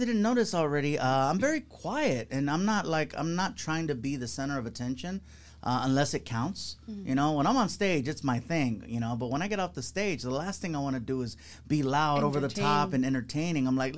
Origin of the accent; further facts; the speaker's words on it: San Diego, California, United States; also born or lived in Chula Vista; I'm from San Diego, California. I was born in Chula Vista, July 15, 1976.